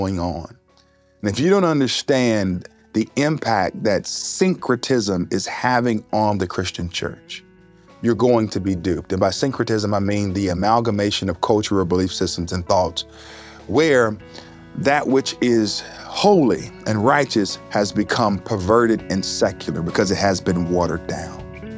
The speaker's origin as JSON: {"language": "English", "region": "North Carolina", "country": "United States", "tie": "born or raised there", "said": "Recently in Wake County, North Carolina, I spoke at our school board meeting here in my hometown."}